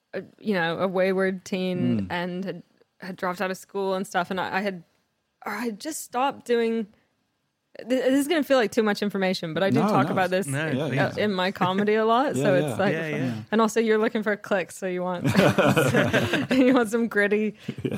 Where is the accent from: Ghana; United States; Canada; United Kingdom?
Canada; I grew up in Canada.